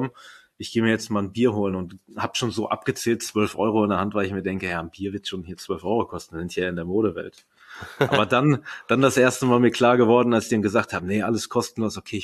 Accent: Berlin, Germany; inzwischen bin ich ja sehr, sehr glücklich, mich selber fast schon als Berliner zu bezeichnen, wobei ich bin Berliner durch und durch, Erbrecht durch die Eltern.

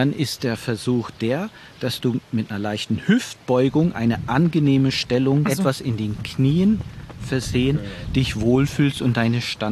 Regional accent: Northern Germany, Germany; also born or lived in Canada; now in Freiburg, Germany; Ursächlich in Kanada geboren, Norddeutschland aufgewachsen, Freiburger Bobbele, der jetzt mit 35 Jahren in Freiburg lebend

